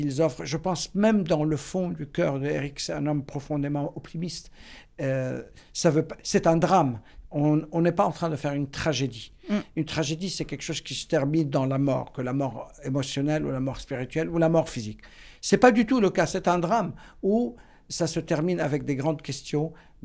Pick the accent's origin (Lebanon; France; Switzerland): Lebanon; Beirut, Beirut Governorate; moved away as an adult; now in United States; Quand j'ai quitté Beyrouth pendant la guerre civile, j'avais 19 ans et j'ai déménagé aux États-Unis, c'était par l'amour de ce métier au fait.